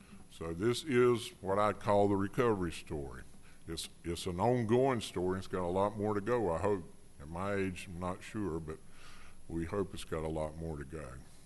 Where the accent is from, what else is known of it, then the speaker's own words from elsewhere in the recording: Benson, North Carolina, United States; also born or lived in Newark; I was born in Newark, but we went pretty quickly. My parents moved back to Benson, North Carolina. It's a small town, really small town, southeast of Raleigh, about 30 miles. And I spent the next 60 years in Benson, North Carolina.